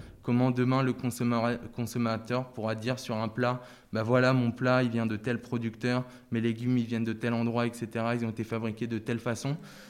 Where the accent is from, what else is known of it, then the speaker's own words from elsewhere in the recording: Rouen, Normandy, France; also born or lived in Amiens / Lille; Je viens pas de Paris, je viens de Rouen. Après, j'ai fait une partie de mon internat à Amiens, après je suis parti à Lille, donc j'ai pas mal bougé plutôt dans le nord de la France.